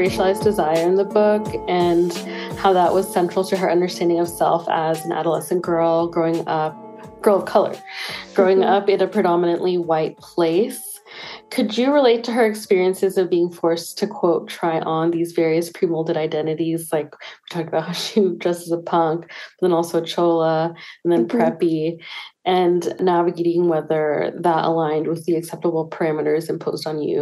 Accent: Pacifica, California, United States; I grew up in Pacifica.

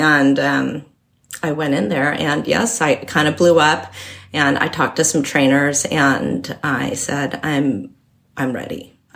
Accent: Midwest, United States; also born or lived in Royal Oak, Michigan; Grew up in the Midwest, so... Yes, very much a middle America kind of girl.

